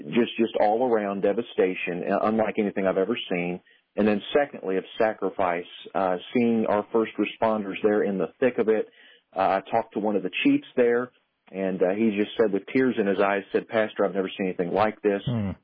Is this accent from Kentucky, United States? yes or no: yes; Lexington, Kentucky, United States; now in Bowling Green, United States; my wife and I, we both moved to the Bowling Green, Kentucky area. I'm from Lexington original.